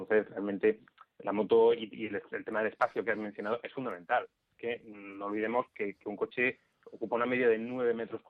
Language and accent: Spanish; Granada, Andalusia, Spain; yo que soy de Granada, por ejemplo, que es una ciudad pequeñita, también con calles pequeñas